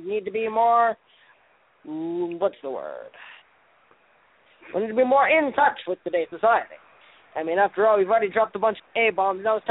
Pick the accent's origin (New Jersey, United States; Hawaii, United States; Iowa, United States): Hawaii, United States; Honolulu; born there; I am not a Muslim. I was born in Honolulu, Hawaii.